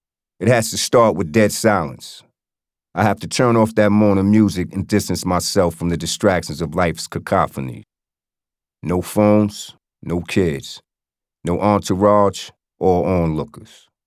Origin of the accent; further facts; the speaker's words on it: Wyandanch, New York, United States; born there; I was born in Wyandanche, New York, about an hour outside of New York City in Suffolk County, Long Island.